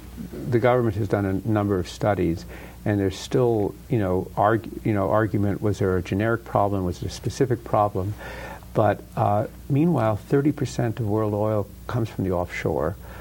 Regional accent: Los Angeles, California, United States; I remember the La Brea tar pits when I grew up in Los Angeles

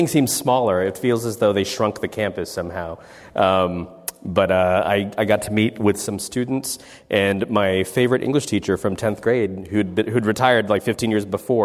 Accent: Mira Mesa, California, United States; I grew up in Mira Mesa.

